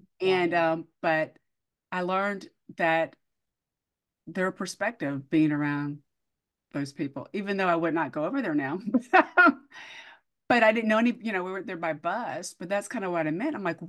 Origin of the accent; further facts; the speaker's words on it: Columbus, Georgia, United States; And I grew up in Columbus, Georgia, which is near, I'm a military brat.